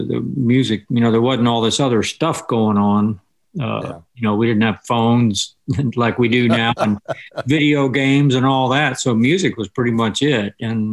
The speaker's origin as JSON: {"language": "English", "town": "West Palm Beach", "region": "Florida", "country": "United States", "tie": "born or raised there", "said": "when I grew up in Florida, you know, they had, South Florida had just great FM stations in Miami and Lauderdale that we could get in West Palm Beach."}